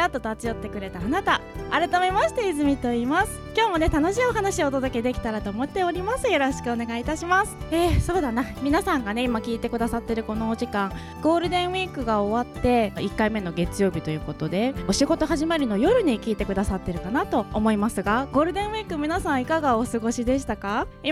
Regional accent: Miyazaki, Japan; born there; 南国は宮崎生まれ、 … が送るポカポカチャンネル。

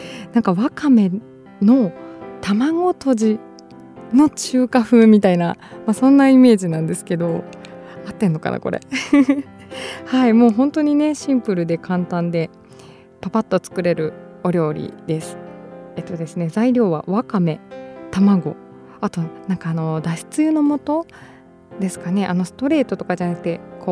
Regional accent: Shizuoka, Japan; 地元静岡県にある

